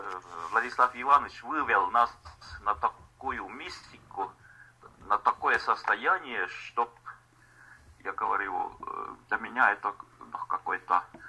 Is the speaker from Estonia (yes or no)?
yes; Estonia; мы здесь из Эстонии